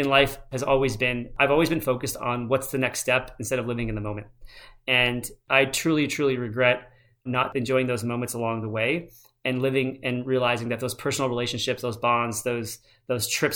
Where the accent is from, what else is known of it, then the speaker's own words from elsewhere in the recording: United States; born there; But I was born in America.